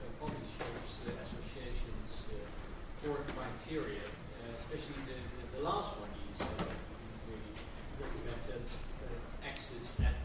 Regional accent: Netherlands; I'm the gentleman from the Netherlands again

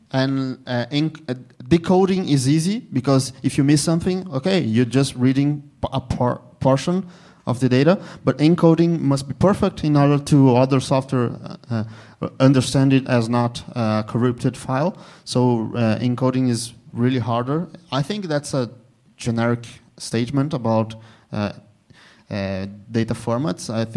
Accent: Brazil; Did I mention I'm from Brazil? Okay, I'm from Brazil.

